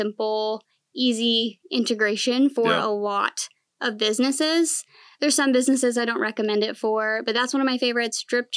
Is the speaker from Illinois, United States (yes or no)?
yes; Illinois, United States; No, I'm actually from Illinois.